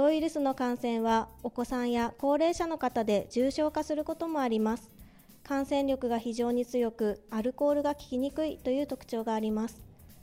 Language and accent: Japanese; Aomori, Japan; 私は地元が青森市の沖立地区なので、幼少期を過ごした土地で地域医療へ貢献できていることがとても嬉しく、